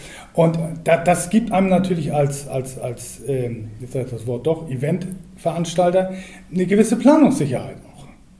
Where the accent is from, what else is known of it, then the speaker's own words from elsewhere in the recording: Wilster, Schleswig-Holstein, Germany; born there; Ja, ich bin in Wilster geboren.